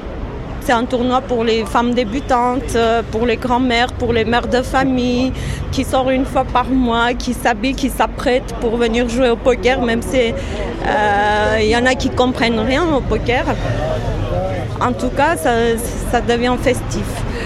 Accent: Armenia; French is a second language; now in France; Je suis arménienne, d'origine arménienne. Je suis née en Arménie et ça fait 20 ans que je suis en France. Mes enfants sont français, mais moi je suis arménienne.

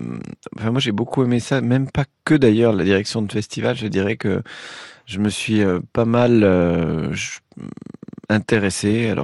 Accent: Toulouse, Occitanie, France; born there; Je suis né à Toulouse.

